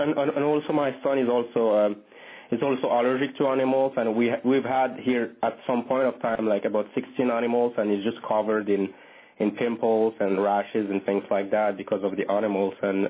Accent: East Bay, California, United States; I'm actually from the East Bay.

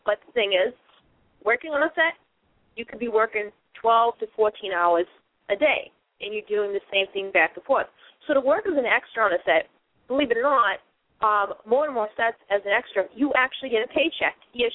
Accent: Boston, Massachusetts, United States; And I'll never forget where I come from. I come from Boston

